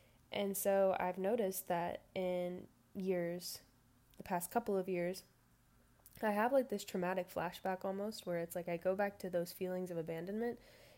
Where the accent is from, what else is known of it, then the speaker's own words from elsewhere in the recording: Alma, Arkansas, United States; I was born and raised in Alma, Arkansas. Alma is a population of like maybe 6,000 people now. Town very, very small. Everybody knows everybody.